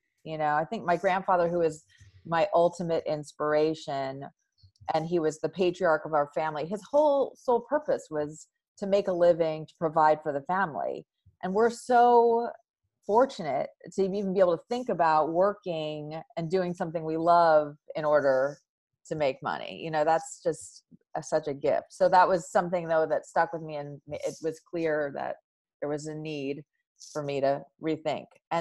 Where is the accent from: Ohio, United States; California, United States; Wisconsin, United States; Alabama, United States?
California, United States; moved away as an adult; also born or lived in New York; I grew up in California, and then as quickly as humanly possible, moved to the East Coast for college, and then wanted to live in New York for what I thought was going to be a year. And ended up being 12